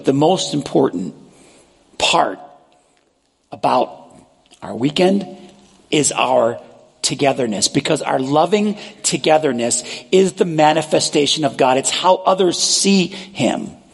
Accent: New York, United States; I grew up in New York. The first time I went to the South, I was 8 years old.

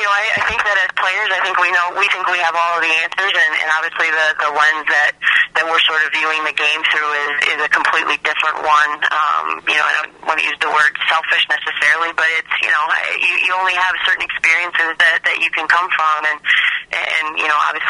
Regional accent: Michigan, United States; It was a great fit, very similar to home. I'm from Michigan, so it's a lot of very familiar surroundings

